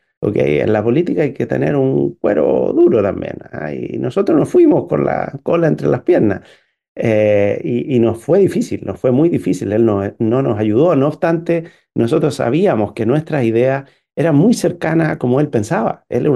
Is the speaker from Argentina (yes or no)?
no; Chile; esa tradición republicana que nos une como chilenos